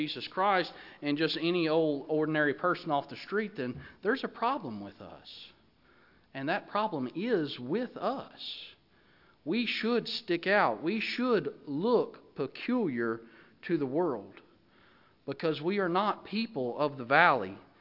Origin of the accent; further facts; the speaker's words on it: Alabama, United States; I'm from Sand Mountain originally in North Alabama. It's a beautiful area, beautiful region of the country.